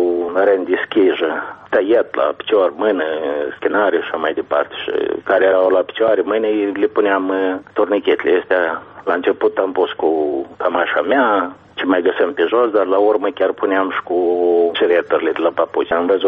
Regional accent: Moldova; Mie îmi pare că noi ca moldoveni încă nu putem să ne arătăm dignitatea noastră, mândria noastră.

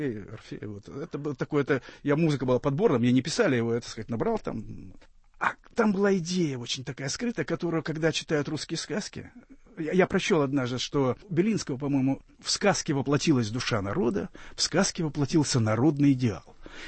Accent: Vladivostok, Primorsky Krai, Russia; я был провинциал, я приехал из Владивостока. У меня родитель, папа служил во Владивостоке.

